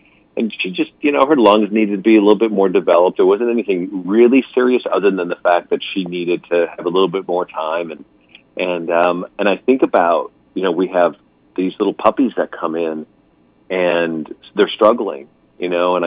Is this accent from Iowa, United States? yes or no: yes; Iowa, United States; And I remember growing up in Iowa on the farm, and we'd always get attached to those little baby calves when they were born and stuff like that.